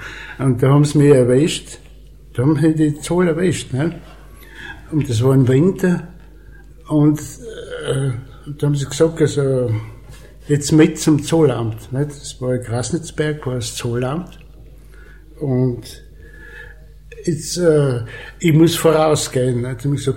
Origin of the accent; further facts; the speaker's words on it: Austria; Salz ist interessanterweise in Jugoslawien billiger gewesen als wir bei uns in Österreich.